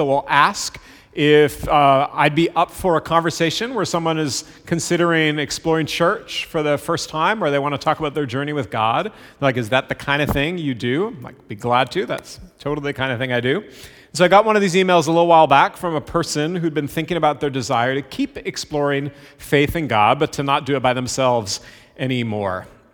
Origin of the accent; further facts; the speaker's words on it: Boston, Massachusetts, United States; Again, I grew up in the Boston area, so this was not a new story for me.